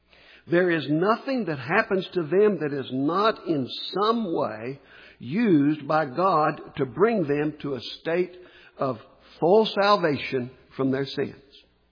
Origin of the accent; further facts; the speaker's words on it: Key West, Florida, United States; born there; For it is by grace that I was born in Key West, Florida.